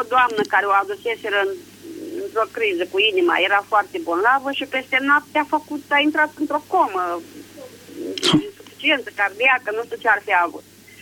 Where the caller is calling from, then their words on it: Buzău, Buzău County, Romania; din Buzău.